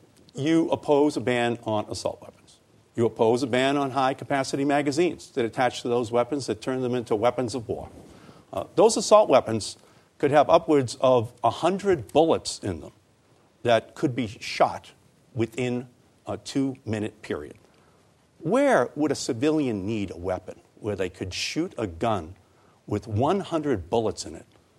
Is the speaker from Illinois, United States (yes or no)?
no; Massachusetts, United States; We're from Massachusetts. We're not the laggards. We're the leaders on assault weapon bans.